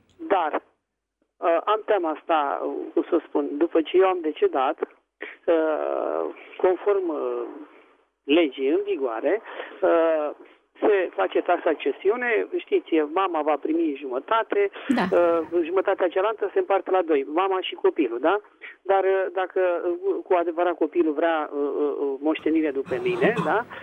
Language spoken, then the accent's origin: Romanian; Bucharest, Romania; sunt din București.